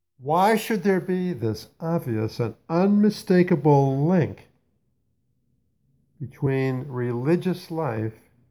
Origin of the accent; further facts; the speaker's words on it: Newark, New Jersey, United States; born there; You see, I was born in Newark, New Jersey.